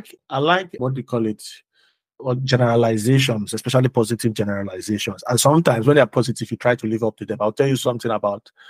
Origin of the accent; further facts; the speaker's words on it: Benin City, Edo, Nigeria; But I grew up in Benin City. And I grew up on campus.